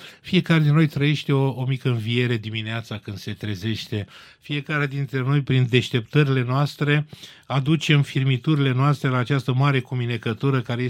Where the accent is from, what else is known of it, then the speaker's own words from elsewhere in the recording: Romania; n-am niciun complex că sunt român, sigur, sunt și armean